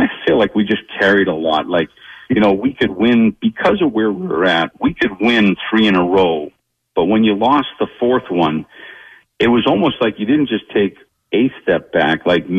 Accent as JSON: {"language": "English", "region": "Massachusetts", "country": "United States", "said": "Like, I'm just a blue collar family and blue collar kid from Massachusetts, and I loved the idea of going to Philadelphia"}